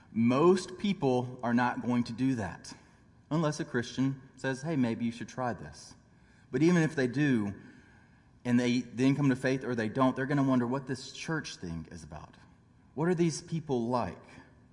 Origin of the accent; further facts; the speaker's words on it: Louisiana, United States; now in Virginia, United States; When I was growing up in Louisiana, many of the people in my small hometown would warn, "Don't touch an armadillo.